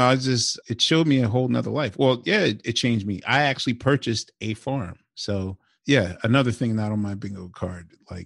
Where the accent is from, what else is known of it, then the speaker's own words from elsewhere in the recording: Philadelphia, Pennsylvania, United States; I'm from West Philly. So West and Southwest Philly are kind of like where my, and Center City, of course, is like where my DNA is implanted.